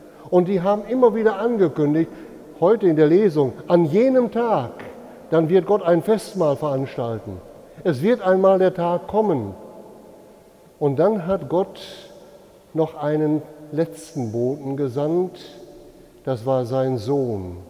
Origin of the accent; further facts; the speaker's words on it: North Rhine-Westphalia, Germany; zu meiner Kinderzeit gab es bei uns im Münsterland einen Brauch